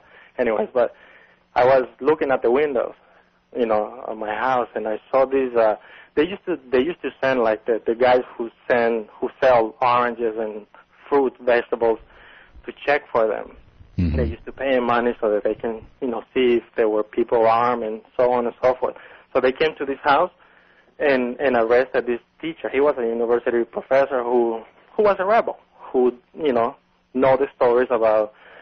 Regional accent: Honduras; English is a second language; now in Boston, United States; I am native from Honduras. You can hear my accent.

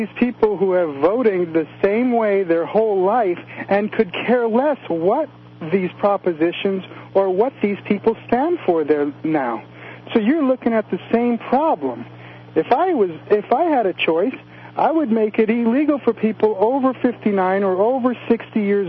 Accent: Scotland, United Kingdom; Kind of. I'm Scottish.

